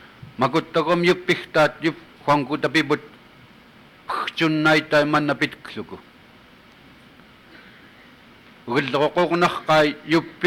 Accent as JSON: {"language": "English", "town": "Hooper Bay", "region": "Alaska", "country": "United States", "tie": "born or raised there", "said": "When I was a young lady, I grew up in Hooper Bay."}